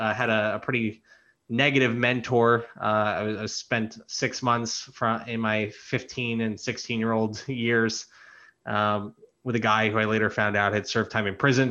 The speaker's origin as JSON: {"language": "English", "town": "Boca Raton", "region": "Florida", "country": "United States", "tie": "born or raised there", "lives_now": "New York, United States", "said": "I mean, I'm Jewish, but I grew up in Boca Raton, Florida, so I never felt out of place."}